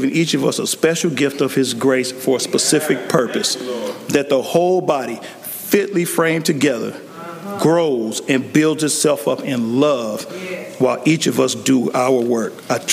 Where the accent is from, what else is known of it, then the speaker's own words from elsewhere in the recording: San Diego, California, United States; born there; I was born in San Diego, California, to my mama and my daddy.